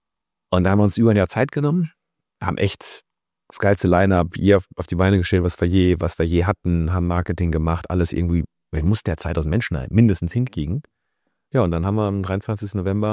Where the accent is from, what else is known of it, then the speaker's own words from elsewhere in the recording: Cologne, North Rhine-Westphalia, Germany; also wir kommen aus Köln